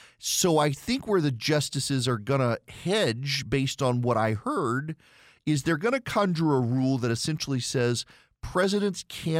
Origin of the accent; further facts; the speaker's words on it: Dubai, United Arab Emirates; so I grew up in Dubai.